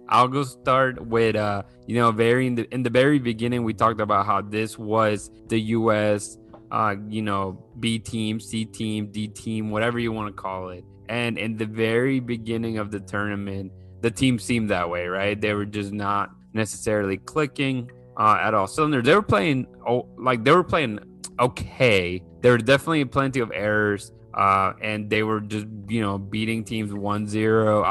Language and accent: English; Mexico; We just do mention the fact that we are both from Mexico, and when the two play each other, we're always going to rep for Mexico.